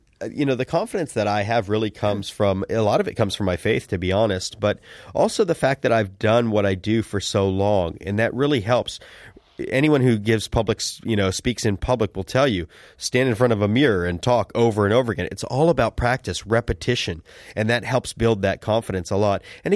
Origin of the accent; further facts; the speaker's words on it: Sarasota, Florida, United States; during training here in my hometown of Sarasota